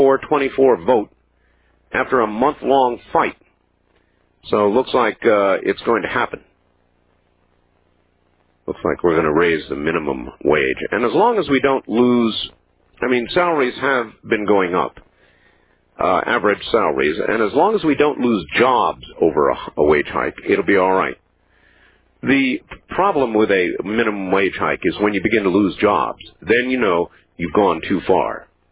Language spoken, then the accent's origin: English; Saskatchewan, Canada; having been born and raised in Saskatchewan, I was interested in your caller who said the province was twice the size of Texas.